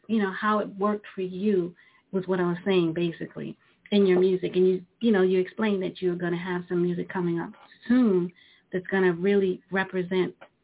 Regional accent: Brooklyn, New York, United States; Because I grew up in Brooklyn, New York. And the era that I grew up in New York, it was hard.

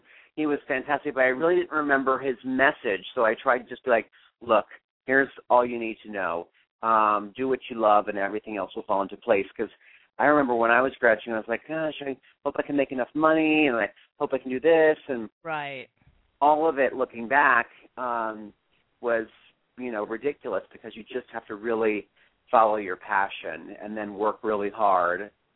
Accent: Pennsylvania, United States; Philadelphia University is this great college, obviously in Philly, and I'm from Pennsylvania, and I've done a bunch of programs with them.

